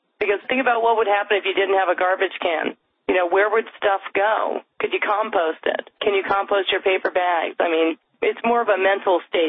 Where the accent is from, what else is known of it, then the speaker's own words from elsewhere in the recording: Westport, Connecticut, United States; I grew up in Connecticut in Westport back when it was very rural, and basically my backyard was the woods and the river that ran through it